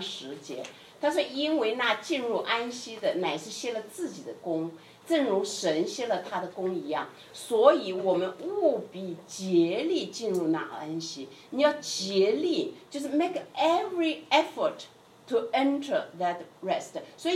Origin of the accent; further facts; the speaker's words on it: China; now in United States; 那个因为我是从中国过来哈